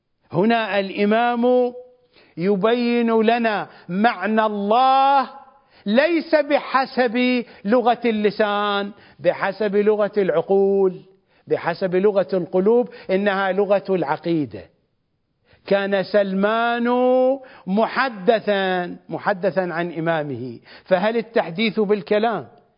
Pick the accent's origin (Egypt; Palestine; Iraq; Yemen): Iraq; accent: Iraqi; والسباريت بلغتنا ولهجتنا الشعبية العراقية السرابيت